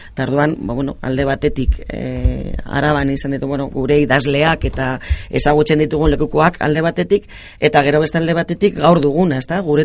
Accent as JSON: {"language": "Basque", "region": "Basque Country", "country": "Spain", "said": "gure euskara, ez, non dugu orain guk arabarrok gure euskara, ez da? Ba, hor dugu hain zuzen, gure hitzetan eta gure toponimian, ez da?"}